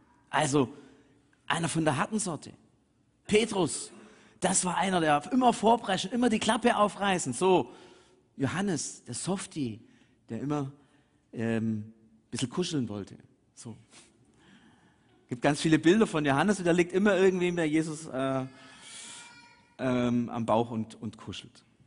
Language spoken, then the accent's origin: German; Swabia, Germany; als Schwabe denkt man, soll doch wenigstens ein Häusle hinterlassen.